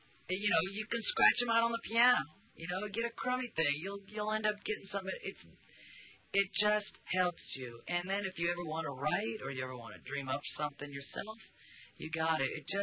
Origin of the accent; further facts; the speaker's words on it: United States; Really, I mean, as an American, and a lot of Americans, I'm sure feel the same way, because we really got it.